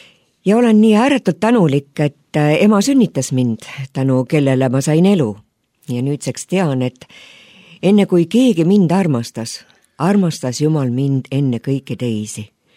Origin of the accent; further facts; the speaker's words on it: Pärnu, Pärnu County, Estonia; born there; Niisiis sündisin ma Pärnus, mitte kristlikus peres. Minu lapsepõlv kulges küllatki turvalises õhkkonnas.